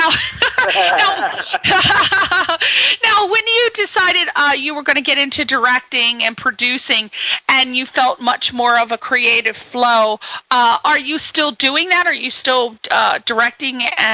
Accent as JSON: {"language": "English", "region": "East Coast", "country": "United States", "said": "Like, I'm from the East Coast. It's a very tight-knit place."}